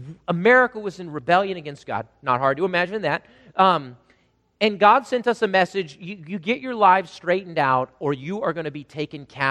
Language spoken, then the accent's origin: English; South Dakota, United States; I grew up in South Dakota, cattle country, horse country.